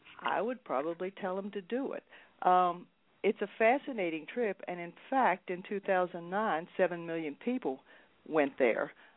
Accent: West Virginia, United States; just a lot of things reminded me of my hometown, which was in West Virginia.

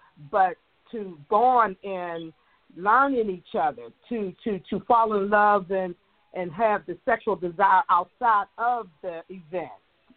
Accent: Atlanta, Georgia, United States; I'm from Atlanta, Georgia, and I thank you all for having this program today.

